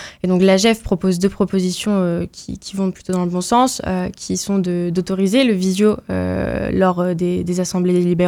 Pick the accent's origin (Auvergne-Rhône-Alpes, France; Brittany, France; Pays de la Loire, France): Brittany, France; En revanche, chez nous, en Bretagne, je ne sais pas si on se sent concerné effectivement par cette submersion migratoire.